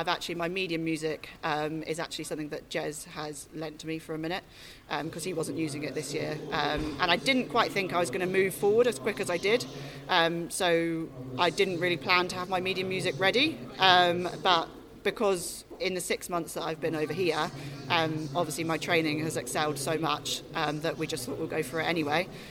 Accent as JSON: {"language": "English", "town": "Isle of Wight", "region": "South East England", "country": "United Kingdom", "lives_now": "England", "said": "Originally I'm from the Isle of Wight"}